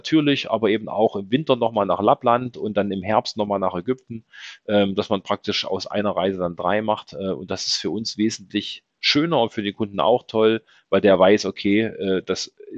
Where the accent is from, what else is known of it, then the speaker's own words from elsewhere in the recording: Saxony-Anhalt, Germany; Ich bin ja gebürtiger Sachsen-Anhalter und bin gern da, eben weil es da auch ein bisschen ruhiger ist.